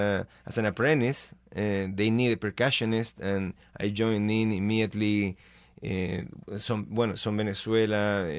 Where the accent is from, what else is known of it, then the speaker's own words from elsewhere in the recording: Chile; moved away; I'm from Chile. I came from Chile. My parents were political exiles, and it took a long time for us to reunite.